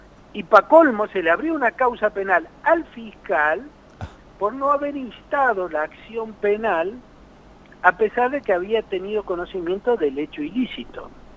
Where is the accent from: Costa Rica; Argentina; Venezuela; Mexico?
Argentina; Santa Cruz; born there; now in Tucumán, Argentina; Le voy a poner un ejemplo de mi provincia natal, de la provincia de Santa Cruz.